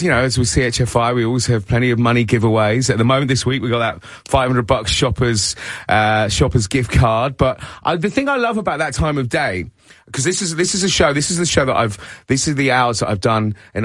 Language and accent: English; United Kingdom; moved away; But I was from Britain, not Barbados, so I've done cold, and it is cold.